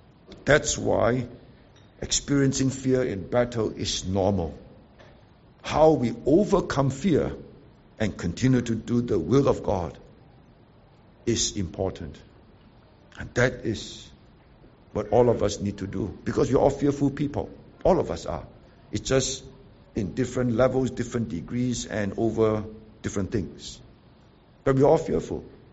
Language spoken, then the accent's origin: English; Seremban, Negeri Sembilan, Malaysia; when we were growing up in Seremban, my dad was a member of parliament.